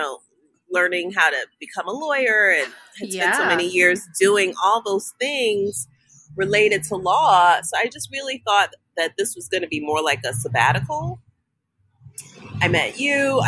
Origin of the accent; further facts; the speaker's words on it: New York City, New York, United States; now in Los Angeles, United States; I'm from New York City. And New York is completely different than when I grew up there.